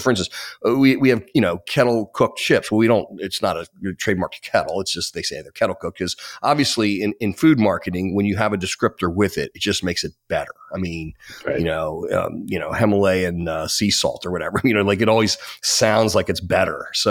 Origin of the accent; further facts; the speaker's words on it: Hershey, Pennsylvania, United States; I was a kid, I grew up in Hershey, Pennsylvania, and somehow I knew the Broster name.